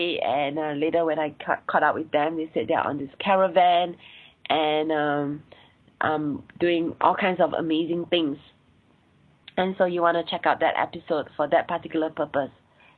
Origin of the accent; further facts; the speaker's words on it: Singapore; accent: Singaporean; I have a Singaporean accent, and I'm Asian. I'm based in Singapore, born and bred in Singapore.